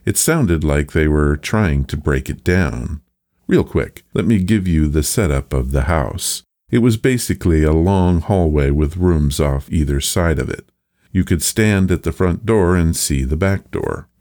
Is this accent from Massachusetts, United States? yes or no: no; Texas, United States; Growing up in Texas, a shady cool lake was a welcome reprieve.